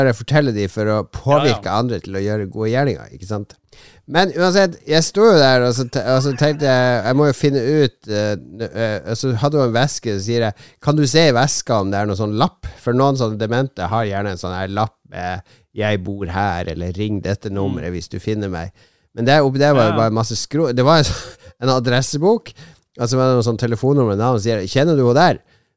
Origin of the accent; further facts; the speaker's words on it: Northern Norway, Norway; Ja, jeg er nordlending, så jeg har lov å banne